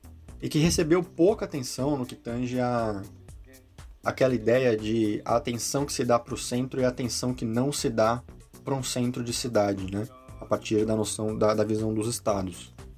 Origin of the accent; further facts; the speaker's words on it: Santos, São Paulo, Brazil; eu sou de Santos, né? Eu nasci e vivi lá a maior parte da minha vida até agora